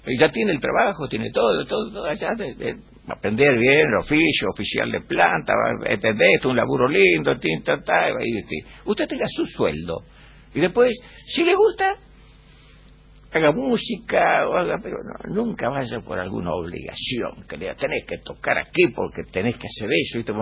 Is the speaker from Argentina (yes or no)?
yes; Santiago del Estero, Argentina; Yo vine de la provincia de Santiago del Estero.